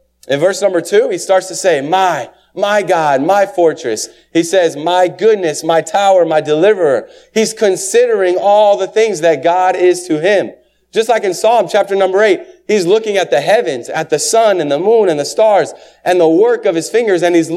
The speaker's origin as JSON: {"language": "English", "town": "Jefferson City", "region": "Missouri", "country": "United States", "tie": "born or raised there", "said": "But where I grew up in Jefferson City in the country, you look up into the stars at night."}